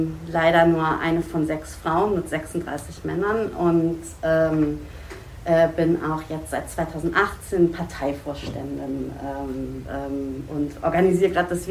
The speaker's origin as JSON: {"language": "German", "region": "Lower Saxony", "country": "Germany", "tie": "born there", "said": "Ich bin 37 Jahre alt, ich bin geboren in der Wesermarsch, ich wohne auch seit einer langen Weile wieder in der Wesermarsch."}